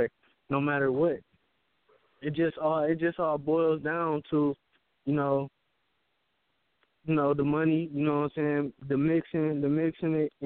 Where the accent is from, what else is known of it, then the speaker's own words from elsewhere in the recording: Saginaw, Michigan, United States; Like, and, like, where I'm from, I'm from Saginaw, Michigan.